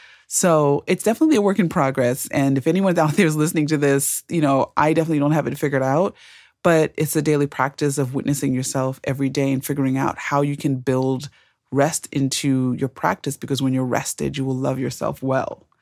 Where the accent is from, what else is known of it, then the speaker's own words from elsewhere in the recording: Zimbabwe; So I was born and raised in Zimbabwe.